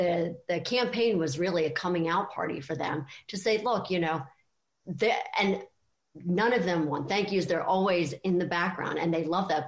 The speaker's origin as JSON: {"language": "English", "region": "Maryland", "country": "United States", "said": "Originally from the Maryland, D.C. area."}